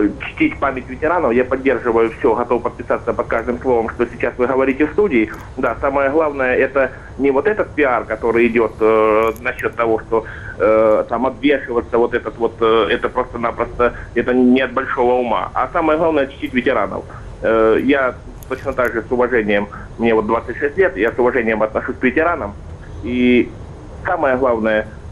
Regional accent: Rostov Oblast, Russia; Я не из Москвы, я из Ростовской области.

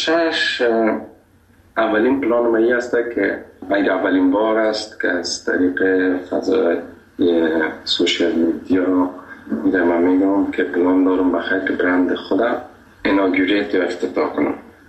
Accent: Afghanistan; گفتم از افغانستان.

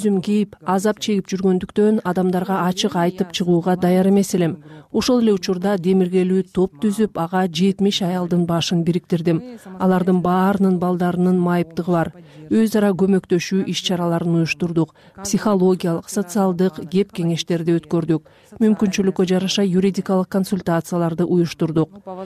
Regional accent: Kyzyl-Kiya, Batken Region, Kyrgyzstan; Менин кичи мекеним Кызыл Кыя шаарында

